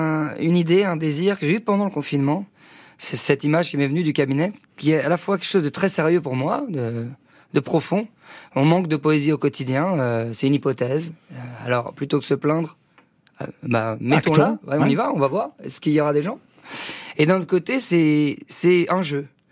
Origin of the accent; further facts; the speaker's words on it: Paris, Île-de-France, France; créer au cœur de la ville un cabinet à Paris, parce que je suis parisien.